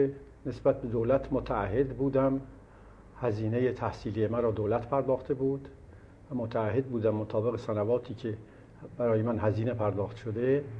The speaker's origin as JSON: {"language": "Persian", "town": "Tehran", "region": "Tehran Province", "country": "Iran", "tie": "born or raised there", "moved": "as an adult", "lives_now": "France", "said": "من در 1289 شمسی در تهران متولد شدم، در خانواده‌ای که کارمند دولت بود."}